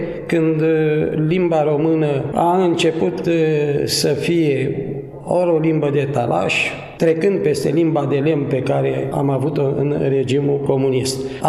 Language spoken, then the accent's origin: Romanian; Romania; Eu sunt român și inima mea bate pentru limba și literatura română.